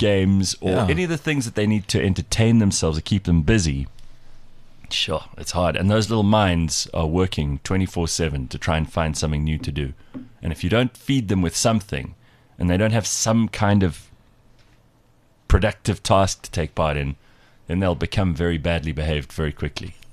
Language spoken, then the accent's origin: English; Nkamakwe, Eastern Cape, South Africa; I was born in the Eastern Cape just outside Butterworth in a place called Nkamakwe. I grew up being a subsistence farmer